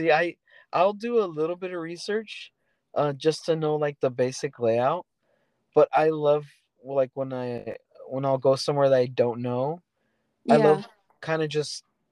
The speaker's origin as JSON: {"language": "English", "town": "Pacoima", "region": "California", "country": "United States", "tie": "born or raised there", "said": "a lot of the streets reminded me of the streets in my neighborhood that I grew up in Pacoima."}